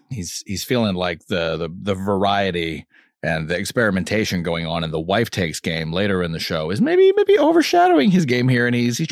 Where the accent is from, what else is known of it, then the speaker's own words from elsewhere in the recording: England, United Kingdom; And the joke is that the queen, we're English. We love and revere the queen.